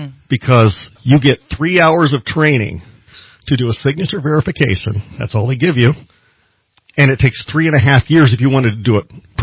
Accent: Florida, United States; And I come from Florida.

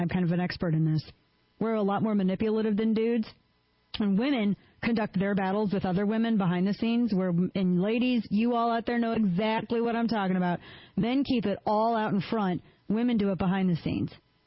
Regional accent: Missouri, United States; I remember in my home state of Missouri, I met this one woman and I thought she was really nice.

